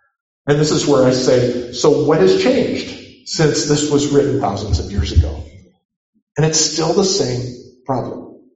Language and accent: English; United States; one of the things I have to think about for me as an American is to say the history of slavery